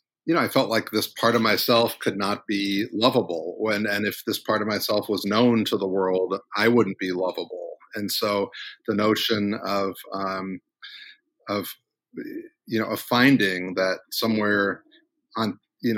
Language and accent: English; Missouri, United States; moved back to his home state, which is my home state of Missouri